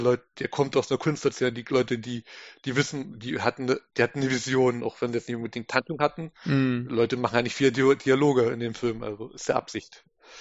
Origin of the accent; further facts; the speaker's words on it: East Germany, Germany; ich bin jetzt aus dem Osten, ich kenne diese ganzen Disco-Sendungen oder Musiksendungen aus dem Westen nicht